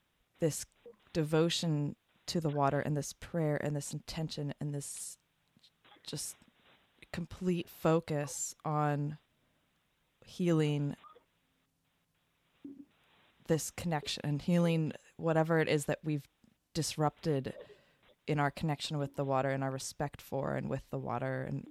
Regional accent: United States; And it's so tricky as a Westerner, as an American who's been raised in a consumerist culture, to understand what that means

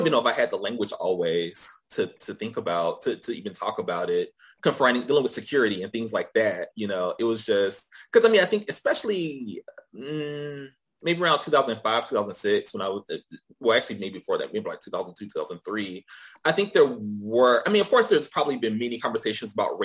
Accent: Atlanta, Georgia, United States; I think when you're from Atlanta and you grow up in the city, there's just a particular orientation you have around race

